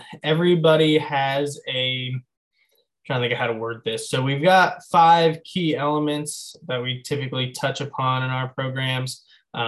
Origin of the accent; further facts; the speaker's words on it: Wantage, New Jersey, United States; born there; I was born in New Jersey, a small town called Wantage. And we would race around New York, Pennsylvania, a little bit in New Jersey.